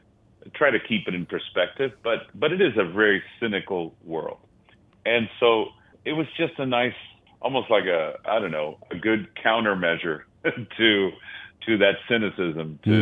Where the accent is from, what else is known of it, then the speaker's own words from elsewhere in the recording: Miami, Florida, United States; I grew up in Miami, so we would go to Cape Canaveral, Cape Kennedy.